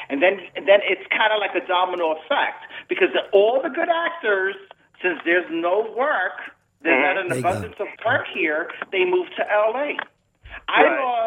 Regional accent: New York, United States; now in Florida, United States; Trust me, I've been living here for over 14 years. I'm originally from New York, and I love Florida.

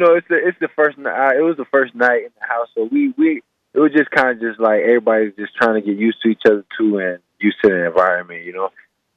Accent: Florida, United States; they down there in Florida, you know, that's my hometown, you know.

